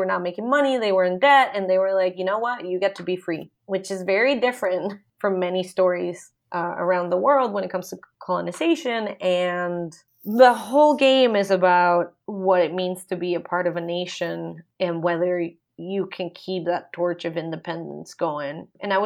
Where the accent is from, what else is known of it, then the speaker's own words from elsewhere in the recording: Costa Rica; most Central American countries, I'm from Costa Rica, when most Central American countries celebrate independence.